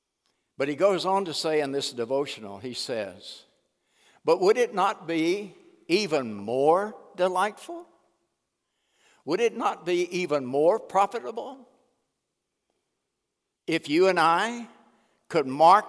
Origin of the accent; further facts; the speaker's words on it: Bogota, Texas, United States; born there; also born or lived in Houston; I was born in East Texas, Bogota. Everybody wants to go there. You know, and it's a wonderful little town of about 800. And I was living in Houston then.